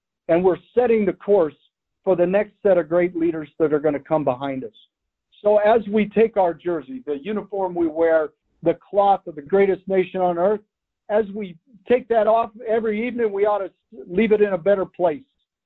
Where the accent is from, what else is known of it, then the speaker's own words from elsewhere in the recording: United States; I'm an American soldier